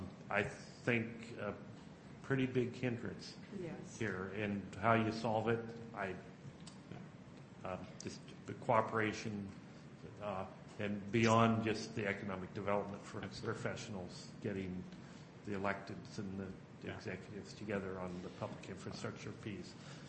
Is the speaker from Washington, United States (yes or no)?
yes; Port Angeles, Washington, United States; I came from Port Angeles.